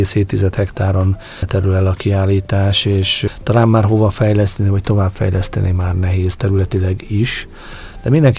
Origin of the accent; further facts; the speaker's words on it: Baja, Bács-Kiskun, Hungary; 2004 óta vagyok ott bajaiként, úgyhogy elég sokat ingázok, mondhatnám azt, hogy szinte minden nap Vásárhely és Baja között